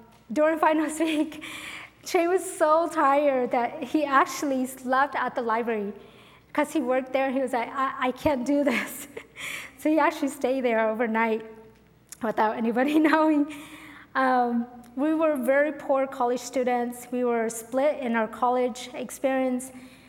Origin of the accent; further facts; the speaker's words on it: Sacramento, California, United States; I grew up here in Sacramento.